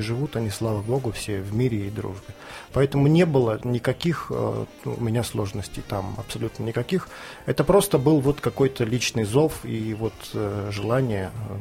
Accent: Almaty, Kazakhstan; мне 36 лет, да, будет 37, господи, вспомнил, вздрогнул. В 1975 году я родился я в Казахской ССР, в городе Алма-Ата, там закончил специализированную школу для слепых и слабовидящих детей

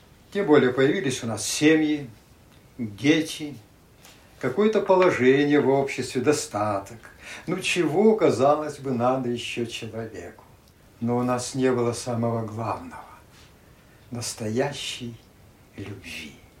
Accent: Russia; also born or lived in Baltic states; мы выходцы из России. В Прибалтике стали людьми даже не второго, наверное, третьего сорта.

